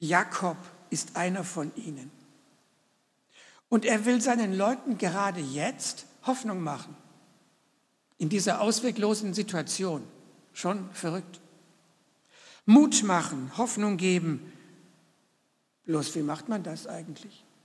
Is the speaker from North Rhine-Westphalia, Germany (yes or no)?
no; Baden-Württemberg, Germany; Ich komme aus dem Schwabenland und ihr merkt, ich habe mich angeglichen, ja, an das Hochdeutsche.